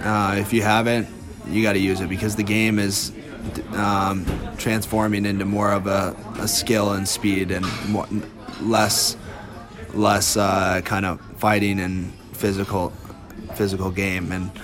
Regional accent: Alaska, United States; I remember growing up in Alaska, and you know, my buddies and I, we get done with school or on the weekends

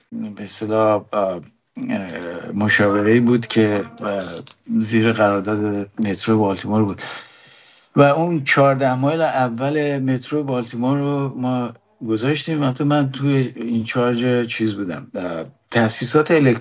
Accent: Abadan, Khuzestan, Iran; born there; من متولد آبادان هستم و اون موقع آبادان خب یکی از مثلا شهرهای صنعتی ایران بود

